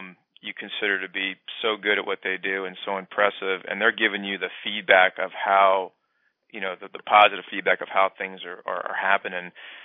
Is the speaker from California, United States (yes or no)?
yes; Los Angeles, California, United States; No, I'm from Los Angeles. I went to Granada Hills High School and then Pierce Junior College and then Cal State Northridge.